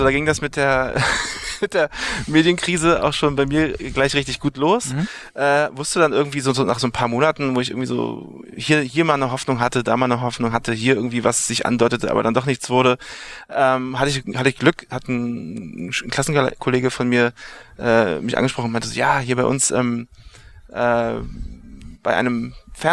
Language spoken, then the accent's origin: German; Berlin, Germany; born there